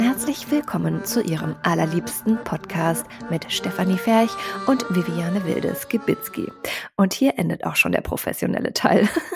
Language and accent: German; Cologne, North Rhine-Westphalia, Germany; accent: Cologne dialect; unser Kölner Dialekt würde manchmal etwas zu sehr durchschlagen.